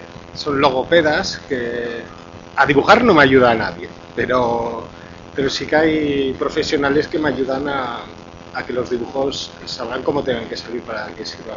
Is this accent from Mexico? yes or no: no; Nájera, La Rioja, Spain; Yo soy de La Rioja, de un pueblo que se llama Nájera, que está muy cerca de aquí.